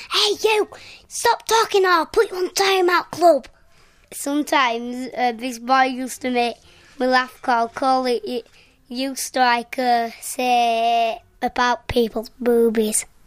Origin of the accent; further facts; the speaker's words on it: Bradford, Yorkshire and the Humber, United Kingdom; I'm from Bradford. I'm 5. 6 in August.